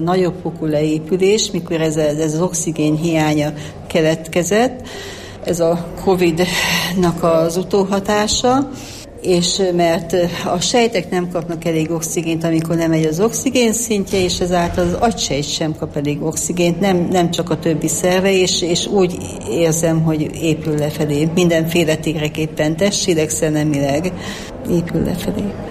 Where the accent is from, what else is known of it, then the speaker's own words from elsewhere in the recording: Bükkábrány, Borsod-Abaúj-Zemplén, Hungary; Bükkábrányból jöttem, és azért jöttem erre a konferenciára